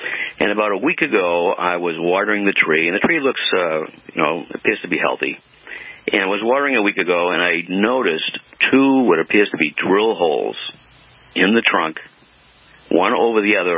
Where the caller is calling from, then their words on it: Massachusetts, United States; I'm calling from Cape Cod.